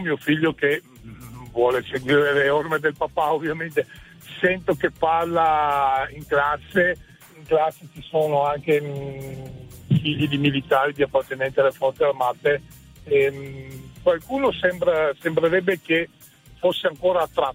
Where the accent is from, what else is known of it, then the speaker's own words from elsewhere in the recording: Milan, Lombardy, Italy; Di Milano.